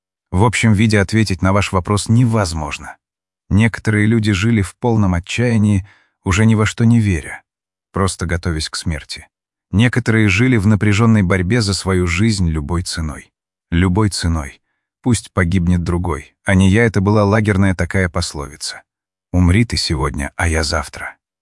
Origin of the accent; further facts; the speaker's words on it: Yekaterinburg, Sverdlovsk Oblast, Russia; я из Екатеринбурга, мне 17 лет.